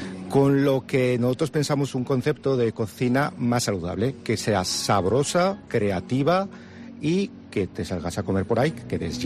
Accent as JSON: {"language": "Spanish", "town": "Tauste", "region": "Aragon", "country": "Spain", "said": "Soy de un pueblo de Zaragoza, Tauste. Estudié en Tauste, en Zaragoza, en diseño industrial y de interiores."}